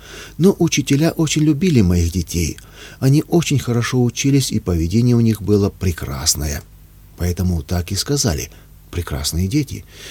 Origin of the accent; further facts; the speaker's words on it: Moscow, Russia; Когда в лагере узнали, что я из Москвы, из такой дали, приехала к мужу на свидание с 2-месячным ребенком